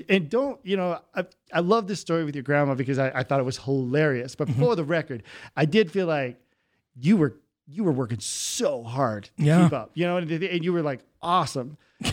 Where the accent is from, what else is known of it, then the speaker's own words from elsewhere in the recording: Pleasant Grove, Utah, United States; What I always thought was interesting is growing up in Pleasant Grove, I was the brown kid.